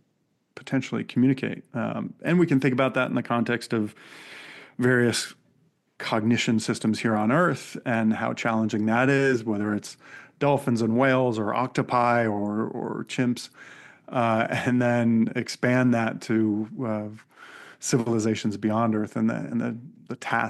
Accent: Vermont, United States; it really goes back to my childhood as a young boy growing up in the Green Mountain state of Vermont.

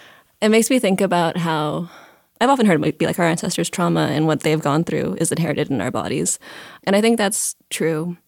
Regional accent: Mountain West, United States; born or raised there

